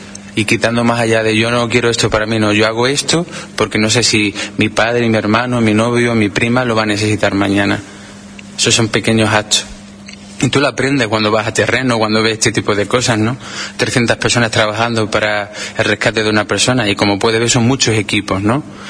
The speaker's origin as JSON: {"language": "Spanish", "town": "Huelva", "region": "Andalusia", "country": "Spain", "said": "Yo soy de Huelva, yo sigo aquí de la Orden, yo vivo aquí en la Orden Baja, estudio aquí enfrente"}